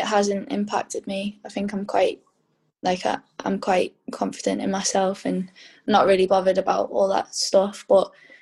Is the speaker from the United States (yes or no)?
no; England, United Kingdom; Being so close to playing at Wembley, and obviously being English, like Wembley's such a big thing for us, and to play at Wembley would mean so much.